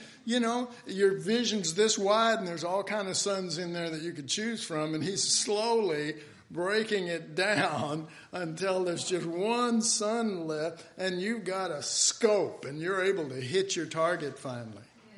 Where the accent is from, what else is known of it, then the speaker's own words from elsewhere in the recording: Texas, United States; I'm from Texas. I don't repent of that.